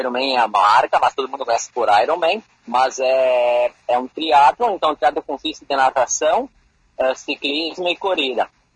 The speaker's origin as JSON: {"language": "Portuguese", "town": "Boa Vista do Sul", "region": "Rio Grande do Sul", "country": "Brazil", "tie": "born or raised there", "moved": "as an adult", "lives_now": "Australia", "said": "sou natural de Boa Vista, e eu me mudei para a Austrália, como comentou no início da reportagem, em 2019, para estudar"}